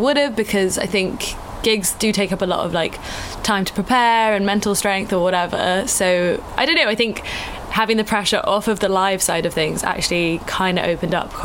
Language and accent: English; London, United Kingdom; also born or lived in South Africa / Mexico City, Mexico; I was born in South Africa, lived in Mexico City, and then raised in London. So having South African parents and kind of always feeling a little bit international